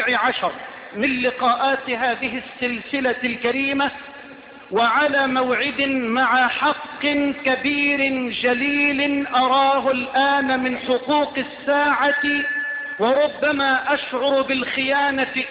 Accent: Egypt; إلى بلدنا مصر

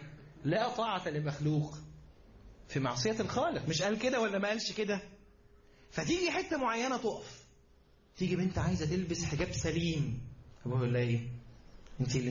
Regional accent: Egypt; ده انا مصري، ده انا مصري وابويا مصري وانا شربت من نيلها وشفت بابا بيشرب من نيلها وجدي شرب من نيلها

